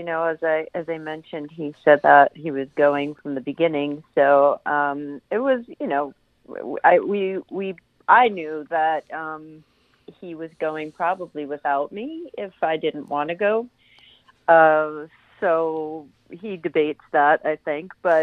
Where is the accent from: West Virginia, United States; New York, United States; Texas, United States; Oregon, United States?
New York, United States; New York City; also born or lived in San Francisco; Yeah, we lived in San Francisco. Just recently, I was actually born and raised in the East Coast, New York City area.